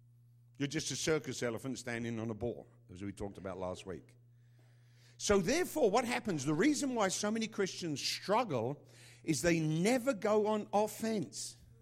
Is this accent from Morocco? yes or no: no; England, United Kingdom; You know, I'm English, for God's sake. We invented stiff.